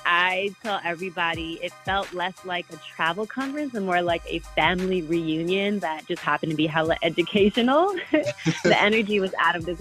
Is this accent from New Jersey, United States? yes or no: no; Atlanta, Georgia, United States; I'm from ATL. I'm from Atlanta.